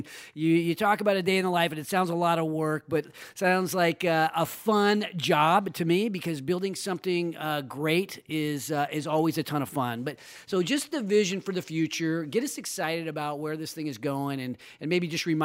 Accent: Roseville, California, United States; I'm a little bit biased, though, because I grew up here. I grew up in Roseville. We now live in Loomis.

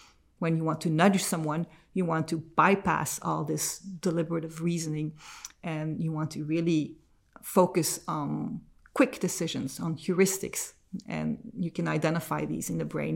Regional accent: Belgium; moved away as an adult; also born or lived in Texas; I was born in the United States, in Texas, actually, although I do not have a Texan accent. But I grew up in Belgium and I went to school here, into high school, and I returned to the United States when I was 18

